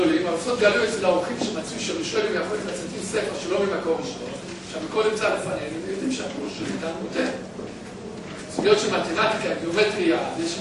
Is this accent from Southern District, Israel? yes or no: no; Jerusalem, Jerusalem District, Israel; אבל אני דווקא ירושלמי, זה משהו אחר